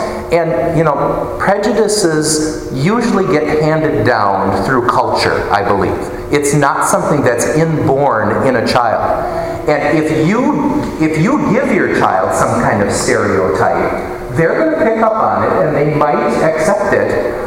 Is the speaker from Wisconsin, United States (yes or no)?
yes; Peshtigo, Wisconsin, United States; growing up in Peshtigo, Wisconsin, let me tell you, everybody speaks English.